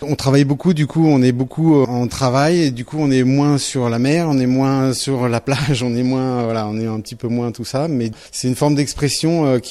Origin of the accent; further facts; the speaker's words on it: Paris, Île-de-France, France; Quand on est parisien, on a envie de s'échapper.